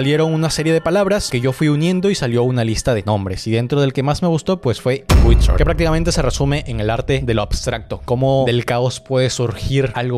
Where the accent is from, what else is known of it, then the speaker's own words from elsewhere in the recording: Piura, Peru; Tengo 23 años recién cumplidos, soy del norte del Perú, soy de Piura, he nacido el 10 de enero